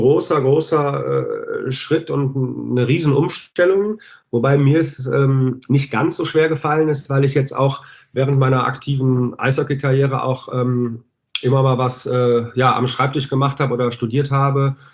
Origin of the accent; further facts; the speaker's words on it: Düsseldorf, North Rhine-Westphalia, Germany; weil ich bin auch Düsseldorfer, bin hier geboren, habe mit 4 Jahren angefangen, bei der DEG Eishockey zu spielen